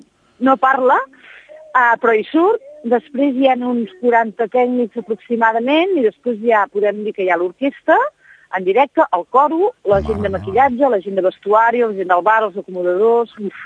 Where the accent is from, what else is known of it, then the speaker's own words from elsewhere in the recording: Esparreguera, Catalonia, Spain; I soc filla d'Esparreguera